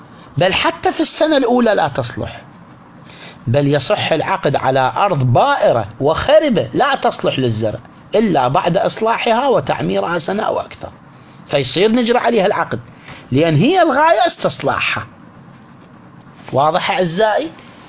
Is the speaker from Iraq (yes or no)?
yes; Al-Mishkhab, Najaf Governorate, Iraq; في العراق عندنا مثلا في المشخاب، مو بس بالمشخاب، هو بالعراق شنو نوع الرز اللي ينزرع؟